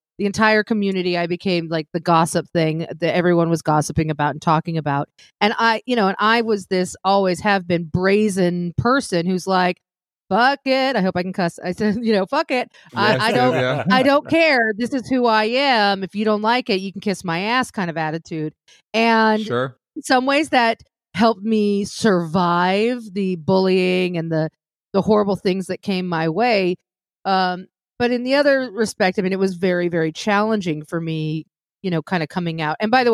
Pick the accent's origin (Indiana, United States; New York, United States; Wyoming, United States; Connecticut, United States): Wyoming, United States; But that's kind of how it was, you know, growing up in Wyoming.